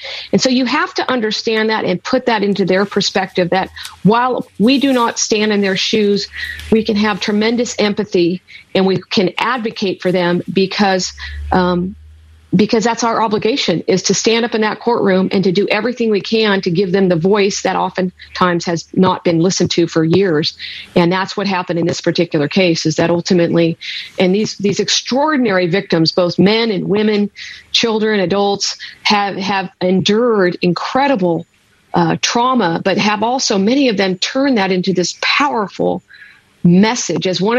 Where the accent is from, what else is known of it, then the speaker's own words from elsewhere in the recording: Sacramento, California, United States; I grew up in Sacramento. I understood the impact it had on this community.